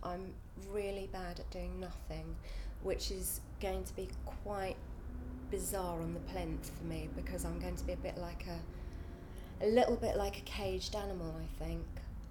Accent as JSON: {"language": "English", "town": "Ealing", "region": "London", "country": "United Kingdom", "tie": "born or raised there", "said": "I grew up in West London, in Ealing, and lived there for years, and now I live in southeast London, where my mum's from originally as well."}